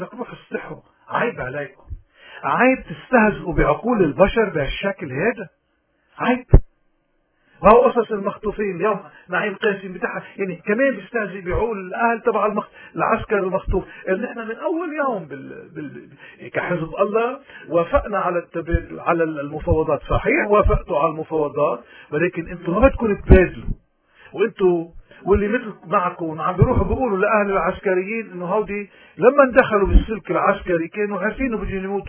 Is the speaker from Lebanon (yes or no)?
yes; Lebanon; بدنا شوي هيك نسأل حالنا كلبنانيين من دون ما نروح للإعلام